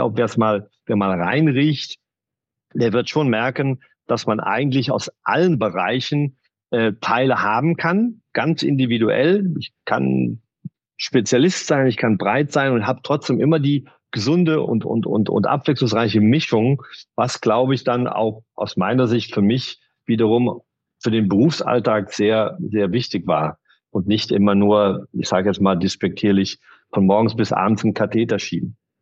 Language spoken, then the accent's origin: German; Siegburg, North Rhine-Westphalia, Germany; weil ich ja aus Siegburg bin. Ich bin Rheinländer und von Siegburg schon nach Hessen verschlagen ist schwierig.